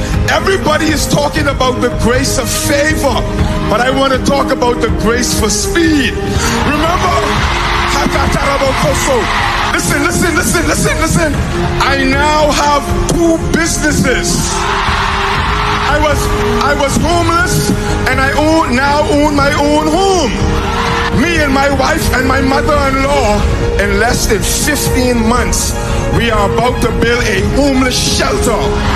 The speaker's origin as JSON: {"language": "English", "country": "United States", "tie": "born there", "said": "I was born in America. Came from a very dysfunctional family."}